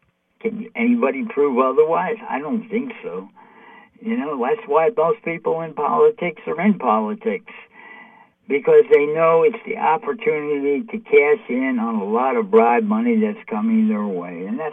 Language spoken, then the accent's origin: English; United States; I grew up in America here. We learned at an early age all politicians are crooks